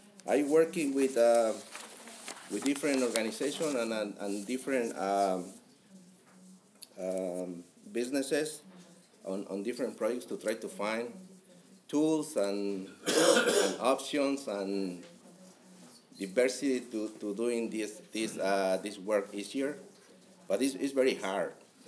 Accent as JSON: {"language": "English", "region": "Mexico City", "country": "Mexico", "second_language": "English", "said": "Oh, I am from Mexico City too."}